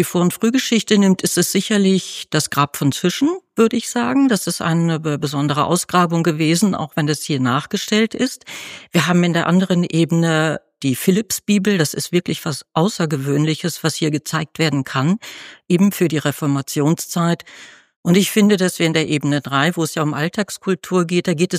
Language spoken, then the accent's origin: German; Trendelburg, Hesse, Germany; born there; Ja, ich bin ein Nordhessen-Pflänzchen, kann man so sagen. Ich bin in Deisel geboren, Trendelburg-Deisel, was hier im Landkreis Kassel liegt, nahe bei Hofgeismar.